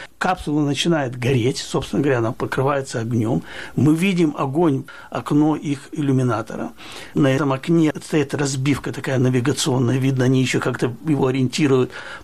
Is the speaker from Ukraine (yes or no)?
yes; Kyiv, Ukraine; скажу вам, как киевлянин